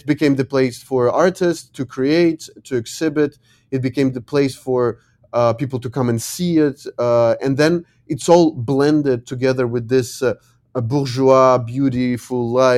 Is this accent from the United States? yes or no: no; Ukraine; English is a second language; I come from Ukraine.